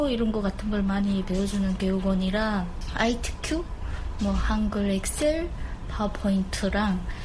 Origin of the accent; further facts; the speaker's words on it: North Korea; now in South Korea; 여기는 다 같이 우리 같은 탈북민들이다 보니까 같이 일하는데 편해서 좋았어요.